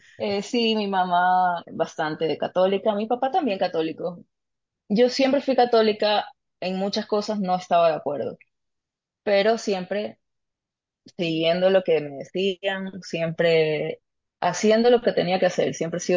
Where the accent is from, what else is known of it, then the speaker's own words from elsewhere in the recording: Guayaquil, Guayas, Ecuador; Yo soy de Guayaquil, Ecuador. Es una ciudad. Vivo en las afueras, en un lugar que se llama San Borondón, y es una ciudad, pero parece pueblo porque todo el mundo se conoce.